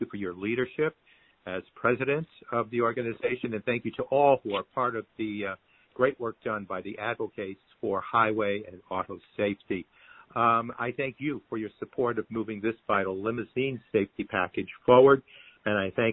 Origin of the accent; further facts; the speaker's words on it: Amsterdam, New York, United States; from my hometown of Amsterdam or had deep connections with that town. We're a town of about 18,000 people